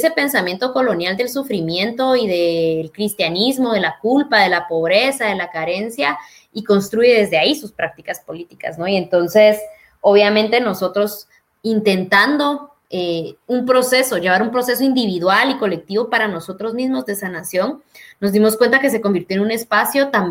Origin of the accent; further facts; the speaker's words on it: Totonicapán, Guatemala; born there; del pueblo Quiché, donde yo nací, que es Totonicapán